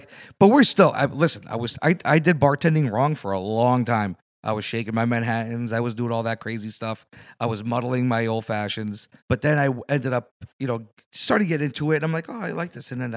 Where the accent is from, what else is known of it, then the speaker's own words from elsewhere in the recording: Waterbury, Connecticut, United States; I grew up in a pizza place in Bunker Hill in Waterbury. I grew up born and raised in Waterbury, Connecticut. My grandparents came to this country in the early 60s from Greece.